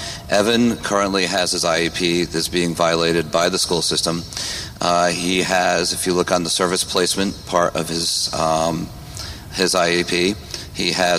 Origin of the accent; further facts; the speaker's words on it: Warwick, Rhode Island, United States; I am a lifelong resident of Warwick.